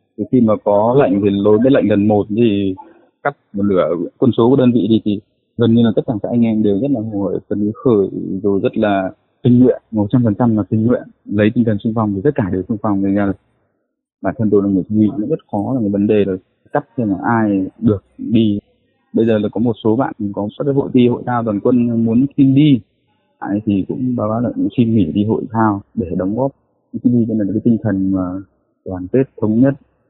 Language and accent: Vietnamese; Northern Vietnam, Vietnam; Chúng tôi thì là người miền Bắc, và các cái vấn đề là vào trong Nam thì sẽ có một chút khác nhau về các cái văn hóa